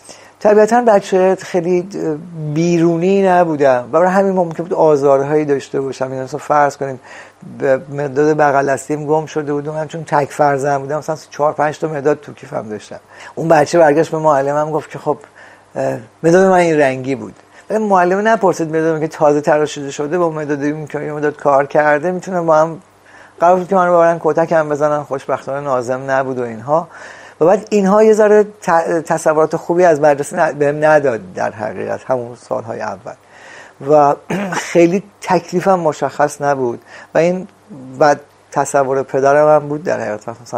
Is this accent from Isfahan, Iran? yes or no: no; Semnan, Iran; born there; در سال 1334 در شهر سمنان به دنیا اومدم.